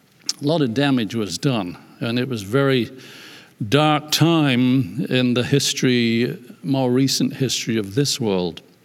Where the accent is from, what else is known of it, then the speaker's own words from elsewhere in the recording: England, United Kingdom; if it's any consolation for me as an English person, we banished slavery before the United States did.